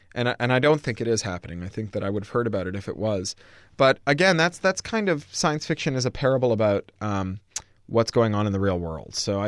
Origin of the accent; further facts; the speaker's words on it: Toronto, Ontario, Canada; because I grew up in Canada. I grew up near the Detroit border in Toronto, just 2 or 3 hours away.